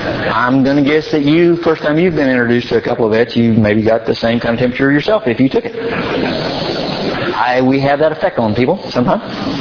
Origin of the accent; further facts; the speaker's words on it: Oklahoma, United States; Of course, I'm from Oklahoma, so whatever. No, I'm not picking on Oklahoma.